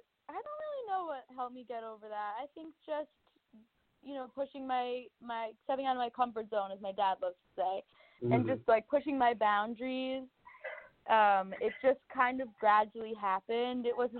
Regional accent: New York, United States; Yeah, I mean, I grew up in New York. I'm definitely a New Yorker at heart.

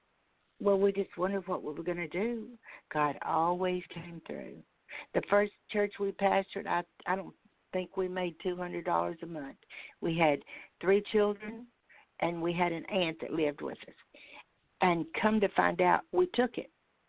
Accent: the South, United States; I was from the South.

